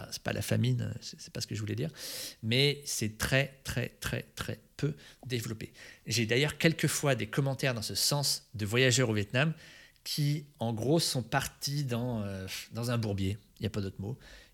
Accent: Aix-en-Provence, Provence-Alpes-Côte d'Azur, France; Alors, je viens d'Aix-en-Provence

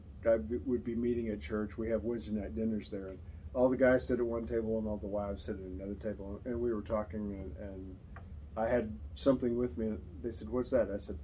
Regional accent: Texas, United States; And I said, "I'm from Texas."

